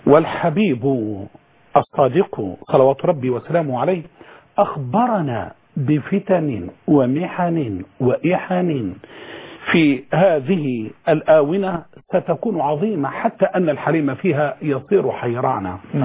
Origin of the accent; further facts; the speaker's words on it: Egypt; وإحنا عندنا في مصر